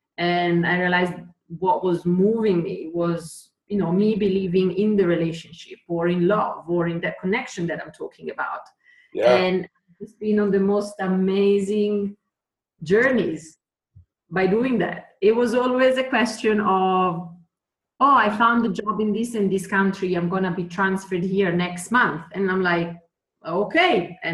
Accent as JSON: {"language": "English", "country": "Italy", "second_language": "English", "moved": "as an adult", "said": "I'm originally from Italy, but I've left Italy 19 years ago to go pursue a dream."}